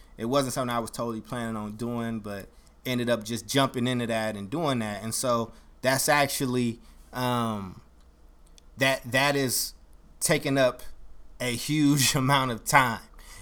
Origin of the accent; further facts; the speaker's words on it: Oakland, California, United States; also born or lived in Chicago, United States; Well, Oakland is my home. I'm an Oakland boy. But I was born in Chicago